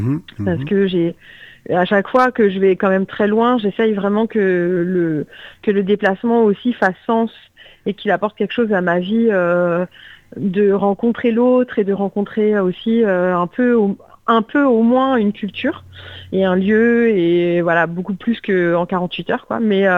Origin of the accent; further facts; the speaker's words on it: France; moi j'ai grandi en France. J'ai pas beaucoup bougé quand j'étais petite.